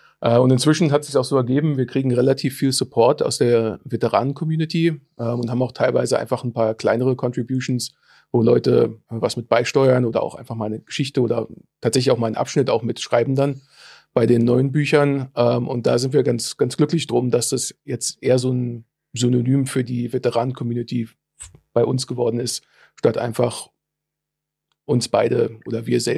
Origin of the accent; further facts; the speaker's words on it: Berlin, Germany; born there; einer der beiden Autoren, gebürtiger Berliner, Mitte 40 momentan